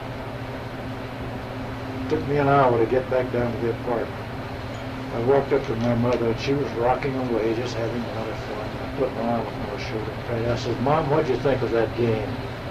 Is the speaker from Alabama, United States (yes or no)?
yes; Alabama, United States; we were raised in Alabama, country people, country boy. My father was a country doctor down there.